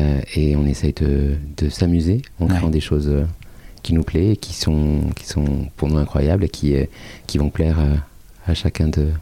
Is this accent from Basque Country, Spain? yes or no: no; Seville, Andalusia, Spain; je viens du fin fond de l'Espagne, de Séville. Parents, famille. De San Lucas de Barrameda, qui est dans le sud de Séville et Cadiz.